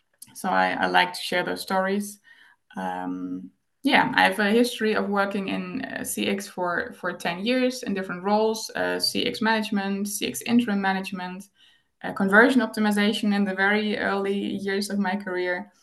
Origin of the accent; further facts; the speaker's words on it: Germany; now in Netherlands; I'm native German. I grew up in Germany, and I moved to the Netherlands 15 years ago.